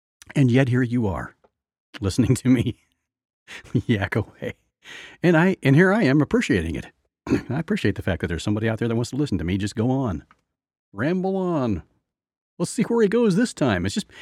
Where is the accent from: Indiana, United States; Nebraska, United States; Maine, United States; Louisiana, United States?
Indiana, United States; So now, you know, I'm a guy from Indiana talking about mountains.